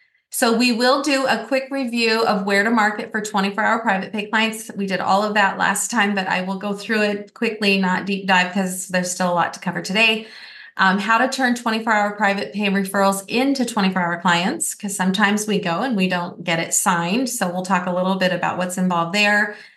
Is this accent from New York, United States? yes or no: no; Arizona, United States; I'm from Arizona.